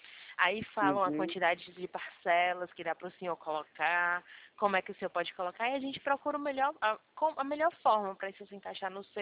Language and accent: Portuguese; Fortaleza, Ceará, Brazil; now in Rio Claro, Brazil; eu sou do Ceará, eu sou lá de Fortaleza, mas eu tô morando em São Paulo agora. Eu tô falando com o senhor aqui de Rio Claro